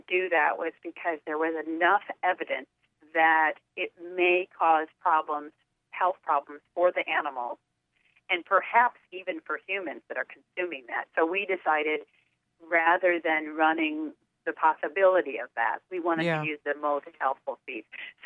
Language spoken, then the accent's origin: English; Kalamazoo, Michigan, United States; I always love coming to Kalamazoo more than any place else because it's still my hometown.